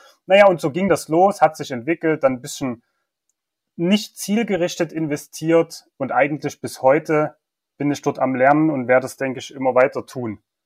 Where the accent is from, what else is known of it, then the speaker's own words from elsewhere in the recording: Chemnitz, Saxony, Germany; born there; now in Zwickau, Germany; bin 37 Jahre, geboren in Karl-Marx-Stadt, heute Chemnitz, eine der wenigen deutschen Städte, die sich umbenannt haben. Lebe jetzt in Zwickau